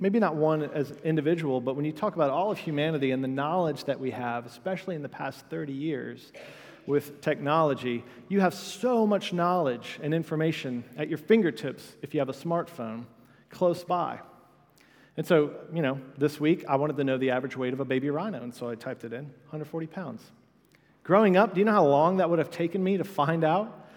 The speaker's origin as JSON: {"language": "English", "town": "Virginia Beach", "region": "Virginia", "country": "United States", "tie": "born or raised there", "said": "I grew up in Virginia Beach, in a suburb of Virginia Beach"}